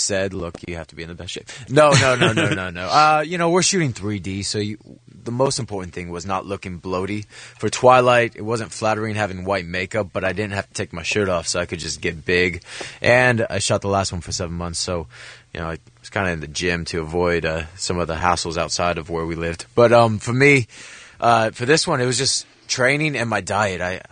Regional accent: Arizona, United States; also born or lived in Midwest; I love giving hugs. I grew up in the Midwest and then Arizona

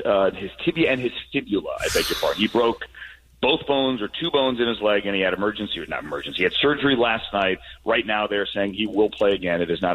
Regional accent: Washington, D.C., United States; So I grew up outside Washington, D.C.

